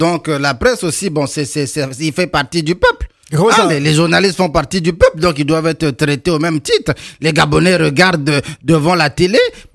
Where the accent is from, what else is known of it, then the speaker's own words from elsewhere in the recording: Gagnoa, Gôh-Djiboua, Côte d’Ivoire; Nous, on est de Gagnon encore.